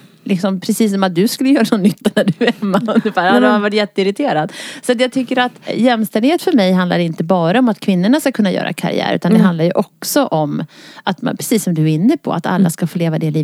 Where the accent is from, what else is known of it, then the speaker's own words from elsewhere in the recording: Uppsala, Uppsala County, Sweden; Jag är född och uppvuxen i Uppsala och växte upp i en vanligt villaområde och sådär.